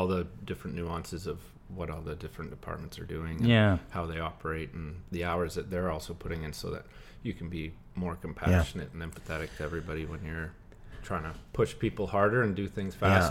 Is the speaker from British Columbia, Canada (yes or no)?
yes; Whistler, British Columbia, Canada; Born in Whistler. Spent until.